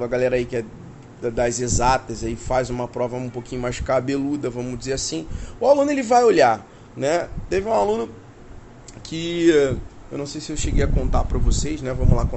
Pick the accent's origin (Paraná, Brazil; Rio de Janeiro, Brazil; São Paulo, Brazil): Rio de Janeiro, Brazil; eu sou do Rio de Janeiro, né?